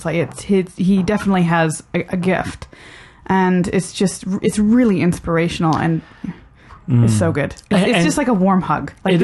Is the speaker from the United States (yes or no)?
no; Canada; I can take you to my hometown, and we can go to the rodeo in Canada.